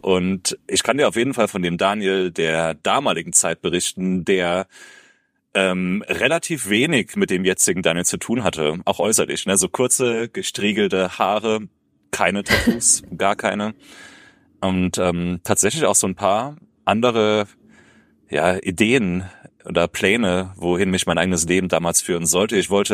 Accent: Saarland, Germany; du erwischst mich gerade in meiner Heimat im Saarland

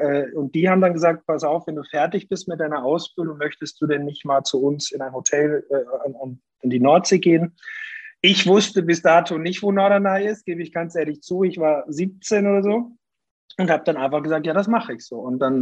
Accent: Styria, Austria; Also ich komme ja mitten aus den Bergen, aus dem Ennstal und da ist Skifahren das Gebot im Winter und im Sommer Wandern. Also wirklich mitten aus dem Tal, wo es sehr heimelig und schön auch ist und meine Eltern und Familie noch wohnt.

